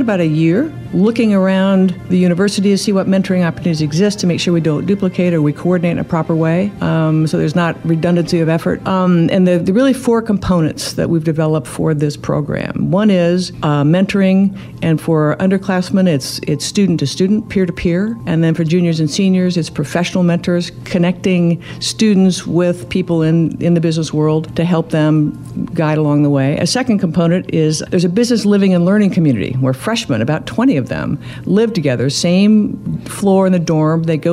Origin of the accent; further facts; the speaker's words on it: Indiana, United States; I grew up in Indiana. I went to DePauw